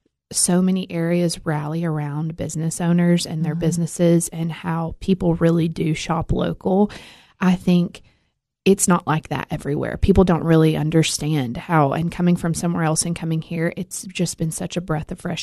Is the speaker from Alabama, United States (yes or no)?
yes; Allgood, Alabama, United States; I grew up in Allgood.